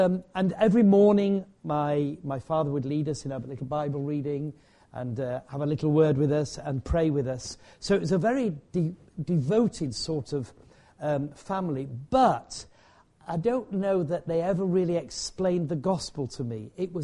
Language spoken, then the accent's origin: English; Leeds, Yorkshire and the Humber, United Kingdom; born there; in Leeds, which is now a geriatric hospital, so I may just begin and end my day in the same place, you never know.